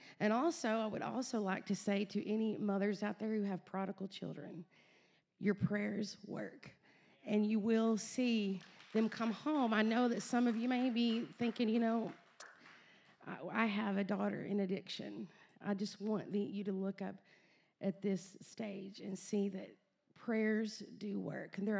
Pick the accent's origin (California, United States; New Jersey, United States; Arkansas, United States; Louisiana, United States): Arkansas, United States; Y'all can tell I'm from Arkansas. Y'all, you all.